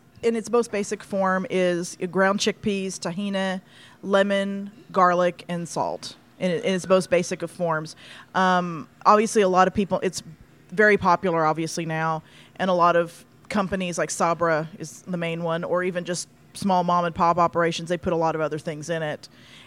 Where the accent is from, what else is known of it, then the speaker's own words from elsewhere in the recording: Fort Worth, Texas, United States; Raised in Texas, and my father is of Palestinian origin.